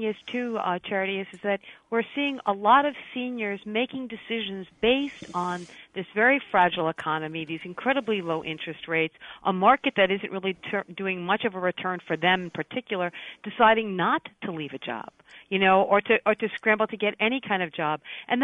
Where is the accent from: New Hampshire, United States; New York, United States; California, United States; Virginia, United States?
New Hampshire, United States; But my home state of New Hampshire